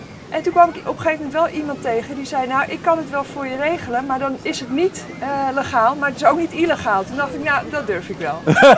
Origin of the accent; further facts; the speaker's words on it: Netherlands; now in Spain; Maar ja, ga dat maar eens doen in Spanje, weet je. Als Nederlander